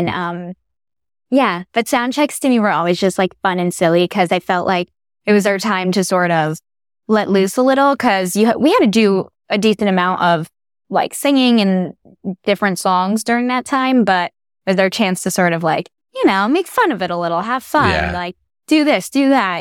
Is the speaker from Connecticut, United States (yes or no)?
yes; New Haven, Connecticut, United States; I grew up in New Haven, Connecticut.